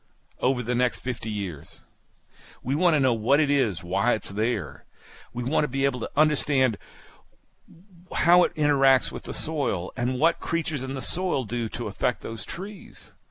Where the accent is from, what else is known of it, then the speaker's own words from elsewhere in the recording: Mississippi, United States; born there; also born or lived in Alabama; Look, I was born in Mississippi, I just got to confess to you another part of my secret. I was born in Mississippi. You know how far away that is. But we ended up in Alabama.